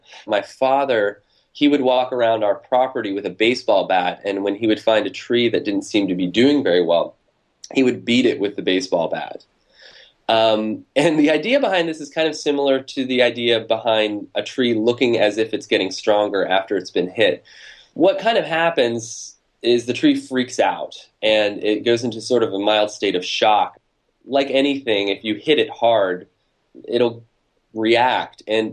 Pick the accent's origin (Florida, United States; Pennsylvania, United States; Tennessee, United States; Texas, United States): Pennsylvania, United States; And in my own background, I grew up in Western Pennsylvania on a road that had a very sharp bend and a tree that would continually get hit by cars.